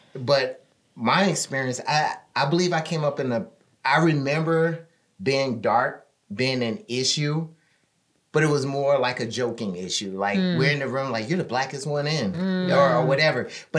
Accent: New Orleans, Louisiana, United States; Well, I grew up in New Orleans.

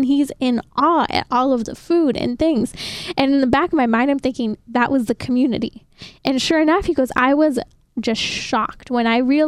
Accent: Lake Arrowhead, California, United States; he really saw that lived out in the community where I grew up in Lake Arrowhead.

